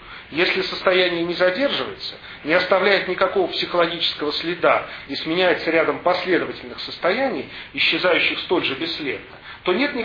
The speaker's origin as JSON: {"language": "Russian", "region": "Moscow", "country": "Russia", "tie": "born there", "said": "я родился в Шалопутинском переулке на Таганке. Первые полтора года своей жизни провел возле птичьего рынка на Рогожской заставе, у Рогожской заставы."}